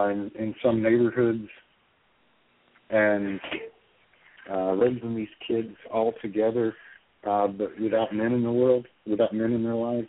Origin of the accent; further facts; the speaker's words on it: the South, United States; You know, I mean, I grew up in the South. I grew up around guns all the time.